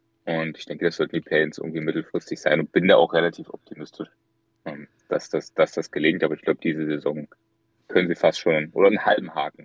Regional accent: Magdeburg, Saxony-Anhalt, Germany; Ich stamme aus Sachsen-Anhalt, aus Magdeburg.

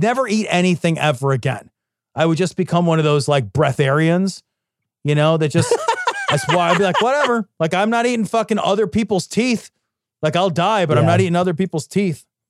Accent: Idaho, United States; Let me just say that growing up in Idaho was weird.

